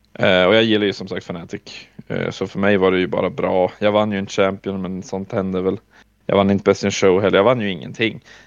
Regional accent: Vilhelmina, Västerbotten County, Sweden; Men jag var ju från Vilhelmina, så det tog mig ett tag att komma till Umeå.

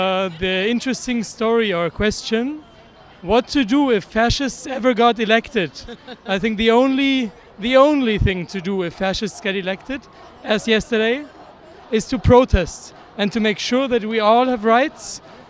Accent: Germany; now in New York, United States; I'm from Germany doing my PhD here, or am here for my PhD in New York. and having lived all my life as a German

